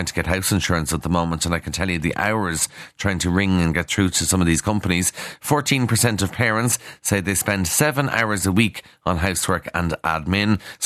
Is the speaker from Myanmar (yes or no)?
no; Kildare, Leinster, Ireland; Now, I'm from Kildare.